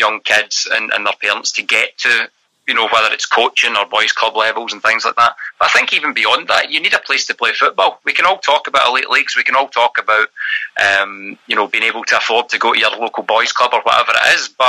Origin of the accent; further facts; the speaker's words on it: Blantyre, Scotland, United Kingdom; we're all from Lanarkshire